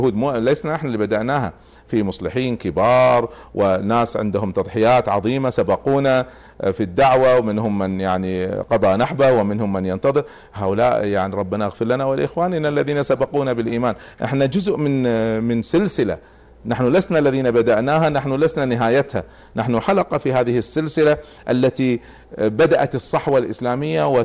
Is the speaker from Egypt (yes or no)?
no; Kuwait; احنا الحرارة عندنا شيء خيالي، شيء لا يطاق يعني